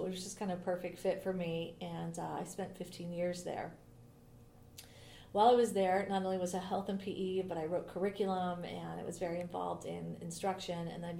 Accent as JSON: {"language": "English", "town": "Loganton", "region": "Pennsylvania", "country": "United States", "tie": "born or raised there", "said": "I grew up in Loganton."}